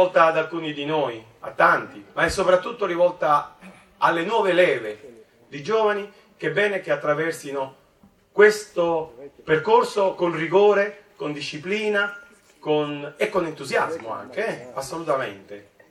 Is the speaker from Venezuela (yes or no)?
yes; Venezuela; now in Italy; conosco bene la Colombia perché io sono venezuelano